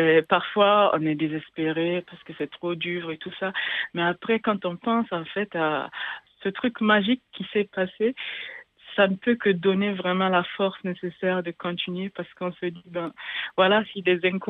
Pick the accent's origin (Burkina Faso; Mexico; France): Burkina Faso; Et bien vrai que chez nous, au Burkina Faso, le gouvernement est vraiment engagé à 100% dans l'éradication de l'excision.